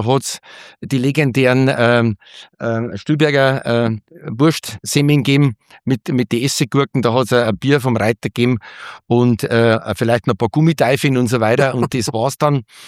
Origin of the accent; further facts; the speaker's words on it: Tegernsee, Bavaria, Germany; Ich bin ja am Tegernsee aufgewachsen